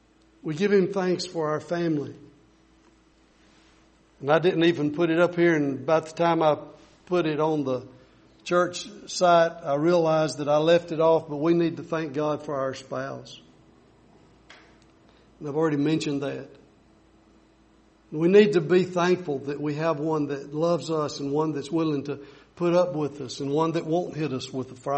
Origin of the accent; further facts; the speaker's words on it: Alabama, United States; born there; I'm thankful that I was born in Limestone County in Alabama.